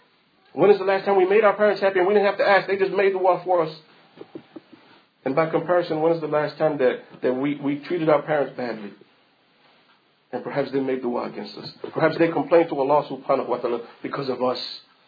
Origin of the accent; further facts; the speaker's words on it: Costa Rica; And for most of you, you probably know I come from Costa Rica. That's where my parents are from, Costa Rica.